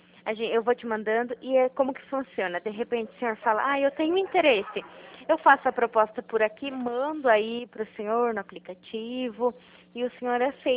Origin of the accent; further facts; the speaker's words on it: Itapetininga, São Paulo, Brazil; Eu sou aqui do interior de São Paulo.